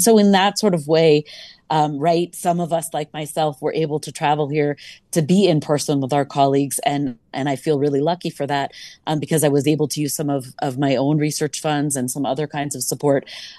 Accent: United States; And here I'm speaking, you know, loudly as an American on this, and I will continue

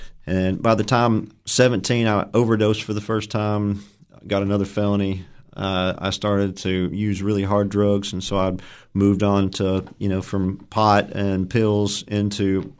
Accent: Livingston, Tennessee, United States; And so I born and raised in Livingston. You know, my family moved here from other places, but I was born here. They moved in right before I was born. Grew up on a farm in Hillham area, mm-hmm. Outside of Livingston.

